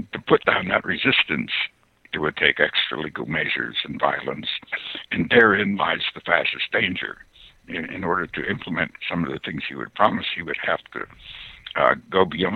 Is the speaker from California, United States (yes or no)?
no; Elk River, Pennsylvania, United States; Well, just north of Pittsburgh. Yeah. My hometown's Elk River.